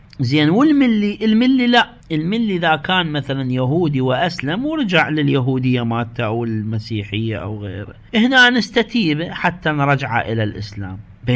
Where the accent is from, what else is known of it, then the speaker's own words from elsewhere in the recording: Iraq; إحنا عندنا في العراق يعني عندنا المسيح موجودين بكثرة والصابئة،